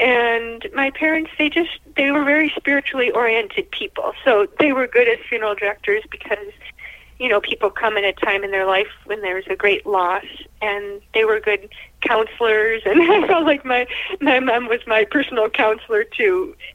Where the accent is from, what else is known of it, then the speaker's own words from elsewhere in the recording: Buffalo, New York, United States; In Buffalo, New York.